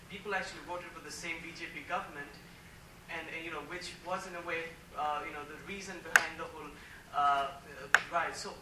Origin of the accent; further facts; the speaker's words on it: Kolkata, West Bengal, India; I'm from Calcutta.